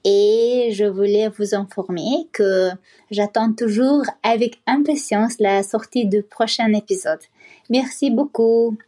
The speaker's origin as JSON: {"language": "French", "country": "Kazakhstan", "moved": "yes", "lives_now": "Paris, France", "said": "j'ai 29 ans et je viens du Kazakhstan, en Asie centrale. Je suis médecin. J'habite à Paris en ce moment."}